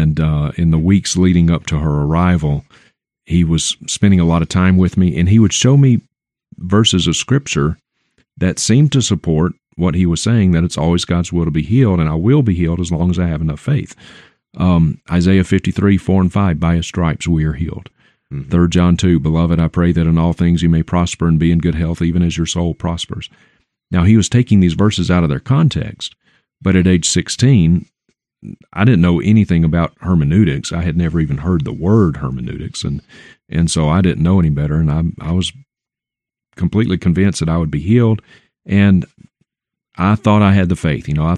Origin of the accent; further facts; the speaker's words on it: Vicksburg, Mississippi, United States; accent: Southern; come to my hometown at the time, Vicksburg, Mississippi. So, Southern accent, that's where I'm from.